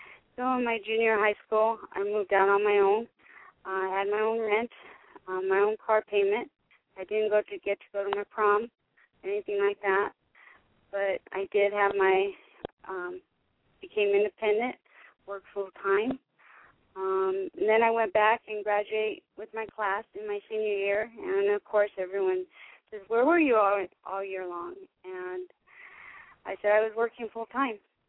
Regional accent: California, United States; also born or lived in Denver, Colorado; I'm from Denver, Colorado. I grew up in California.

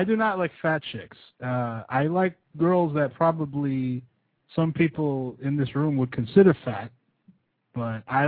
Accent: United States; Well, I'm American.

